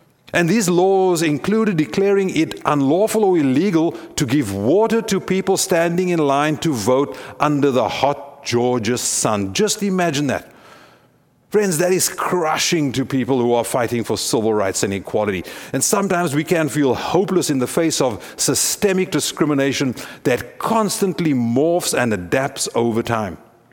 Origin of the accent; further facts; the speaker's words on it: South Africa; I know this as a South African, having grown up under apartheid.